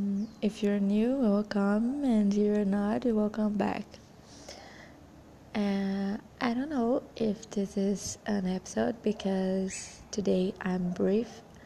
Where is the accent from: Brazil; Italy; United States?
Brazil; first language Portuguese; English is a second language; I speak Portuguese, but not European Portuguese, Brazilian Portuguese, because I'm from Brazil